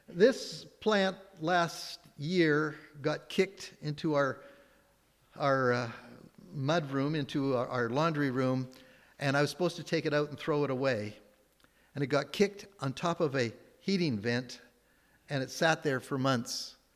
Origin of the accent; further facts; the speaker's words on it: Victoria, British Columbia, Canada; we come back to Victoria, which was my hometown, involved there.